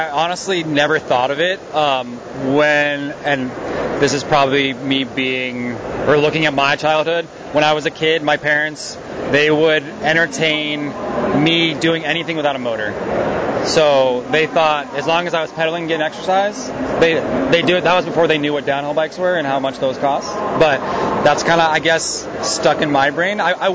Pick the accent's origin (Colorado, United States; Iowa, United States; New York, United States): Colorado, United States; Right, so I grew up in Colorado pretty much my whole life.